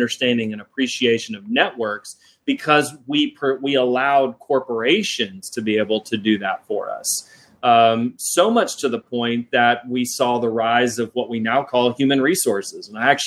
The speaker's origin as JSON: {"language": "English", "town": "Houston", "region": "Texas", "country": "United States", "tie": "born or raised there", "said": "I grew up in Houston, so I saw Arthur Anderson and Enron completely disappear."}